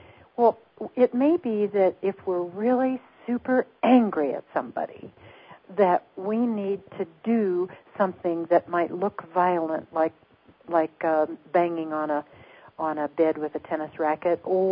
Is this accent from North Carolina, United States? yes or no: no; Missouri, United States; I have had experiences that I would never have thought that a little girl growing up in Missouri would ever have.